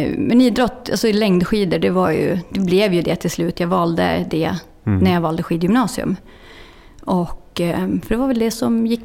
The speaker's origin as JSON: {"language": "Swedish", "town": "Ånge", "region": "Västernorrland County", "country": "Sweden", "tie": "born or raised there", "also_born_or_lived": "Östersund", "said": "Men min pappa tyckte att jag inte skulle växa upp i en storstad. Så vi flyttade till Ånge där han hade vuxit upp. Det är 10 mil ifrån Östersund. Så jag har ju liksom dubbelt medborgarskap, surjämte klyktattare, alltså Jämtland Medelpad."}